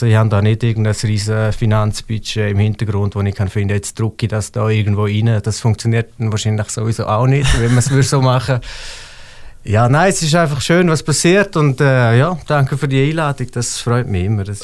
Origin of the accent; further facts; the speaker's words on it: Switzerland; first language Swiss German; nicht einen bestimmten Grund, dass ich jetzt Schweizerdeutsch verachten oder so. Ich meine, das ist meine Muttersprache.